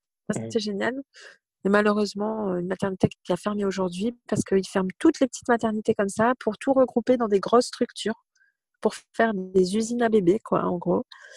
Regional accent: Saint-Dizier, Grand Est, France; je suis née, j'ai grandi à Saint-Dizier, en Haute-Marne

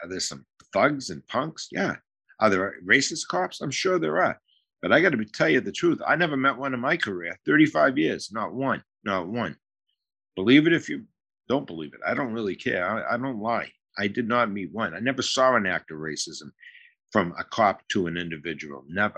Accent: Boston, Massachusetts, United States; 5 of them despised me because I was from Boston.

